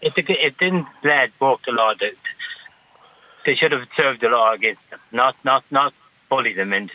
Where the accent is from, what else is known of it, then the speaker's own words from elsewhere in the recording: County Mayo, Ireland; I'm from Mayo, Belen, Mayo